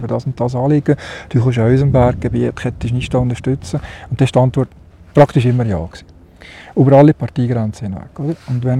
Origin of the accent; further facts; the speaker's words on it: Valais, Switzerland; Meine Heimat und die ist hier. Und ich bin wirklich ein Heimweh-Walliser, das ist ja so.